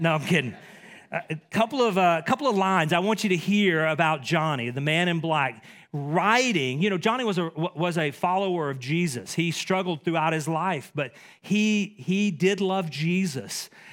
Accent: Dallas, Texas, United States; and my accent maybe gives it away, I'm from East Texas. I've lived here long enough now that this is home, but the Dallas, Texas area is where I grew up.

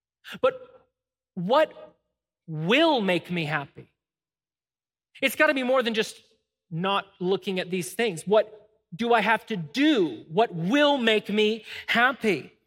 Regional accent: Smyrna, United States; we grew up here in Smyrna, our families are all here.

